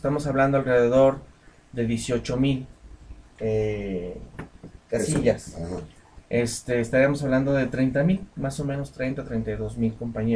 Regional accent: Nicolás Romero, State of Mexico, Mexico; les platico un caso de donde soy, Nicolás Romero

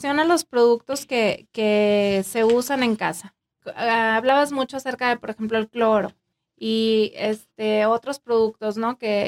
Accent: Mexico; No están acostumbrados como el mexicano, estamos acostumbrados a comer en la calle o a los bichitos, ¿no?

